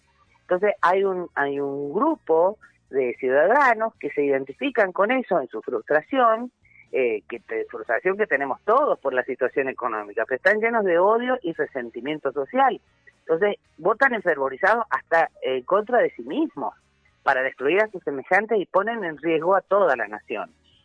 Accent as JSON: {"language": "Spanish", "country": "Argentina", "said": "Soy una argentina"}